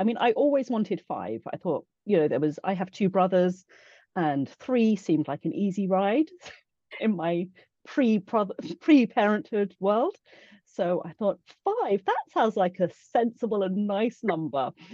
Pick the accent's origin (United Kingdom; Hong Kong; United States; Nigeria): United Kingdom; England; I'm a little paranoid about being too English.